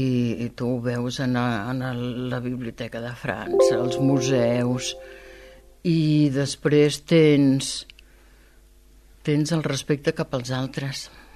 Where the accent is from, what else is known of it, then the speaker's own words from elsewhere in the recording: Catalonia, Spain; born there; now in Cadaqués, Spain; jo he nascut a Catalunya, però jo sóc jo. No sóc catalana, ni sóc francesa